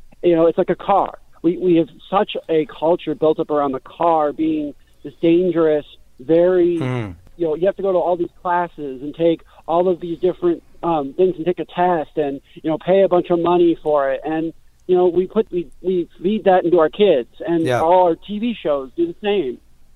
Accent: Chicago, Illinois, United States; So I think I grew up in Chicago and worked in the inner city with kids of all varying degrees of ability

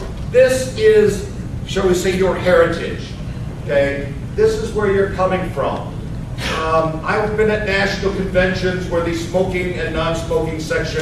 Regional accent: Michigan, United States; now in Indiana, United States; why are we moving to Indiana? People are asking. I'm from Michigan.

